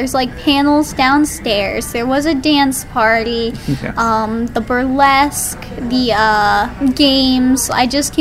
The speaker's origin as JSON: {"language": "English", "town": "Newark", "region": "Delaware", "country": "United States", "said": "I come from Newark, Delaware. Didn't travel too far, about a 45-minute drive."}